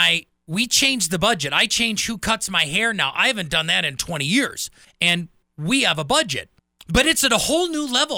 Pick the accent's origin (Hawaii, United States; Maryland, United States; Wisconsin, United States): Wisconsin, United States; My home state. You know, I tell people I am a cheesehead by birth, but a Packer fan by choice.